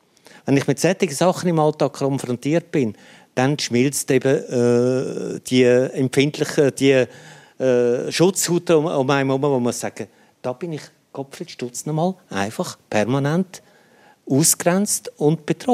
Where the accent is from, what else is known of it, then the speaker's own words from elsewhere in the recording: Switzerland; wenn ich als Schweizer ins Ausland gehe, im deutschen Sprachraum, ist mir lange dann als Kuhschweizer ausgelacht worden.